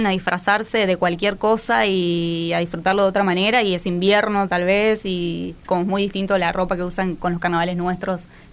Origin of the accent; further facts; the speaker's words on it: Santa Fe, Argentina; Nosotras somos del norte de Santa Fe.